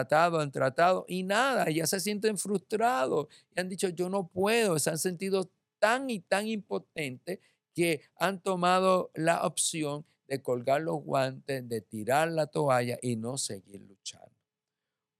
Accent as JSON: {"language": "Spanish", "town": "Isabela", "country": "Puerto Rico", "tie": "born or raised there", "moved": "as an adult", "said": "Mi esposo y yo somos naturales de Isabela, y en el año 1986 nos casamos y nos mudamos a Moca"}